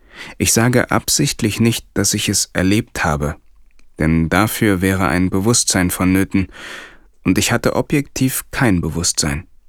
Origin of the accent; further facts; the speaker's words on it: East Germany, Germany; Ich bin ein Pragmatiker, im Osten groß geworden, also religionsfrei aufgewachsen.